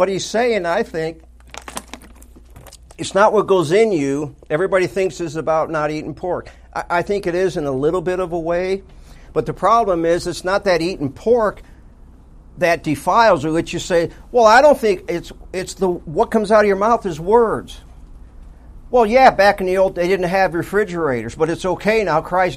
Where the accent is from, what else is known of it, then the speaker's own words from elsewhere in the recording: the South, United States; I was raised in the South, and we eat pork chops.